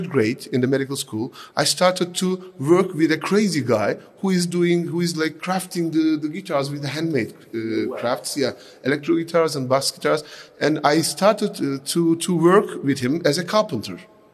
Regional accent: Istanbul, Turkey; So, I was born and raised in Istanbul

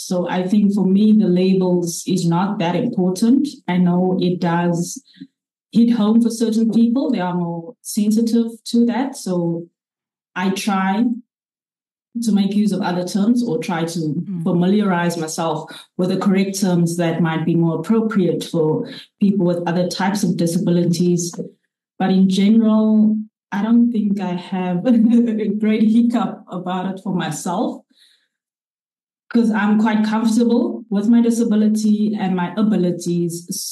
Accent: Windhoek, Khomas, Namibia; now in South Africa; I'm originally from Namibia, Windhoek. I've been in South Africa since the year 99.

